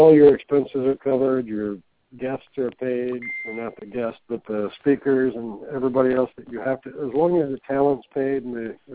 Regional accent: Richmond, Virginia, United States; Well, I'm right across the state in Richmond.

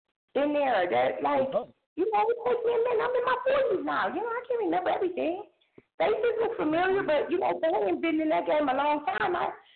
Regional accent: Cleveland, Ohio, United States; I'm like, but thanks, dude. I'm from Cleveland. Thanks for repping us, though.

